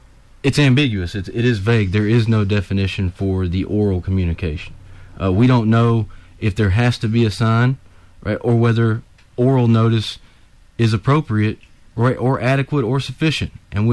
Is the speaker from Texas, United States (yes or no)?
yes; Cameron, Texas, United States; I'm from Cameron. Know a lot of people in Milam County, wanted to come back here and fight in the trenches.